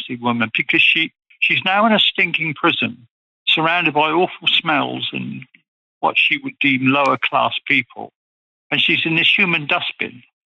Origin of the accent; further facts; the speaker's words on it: United Kingdom; I'm not just saying this because I'm British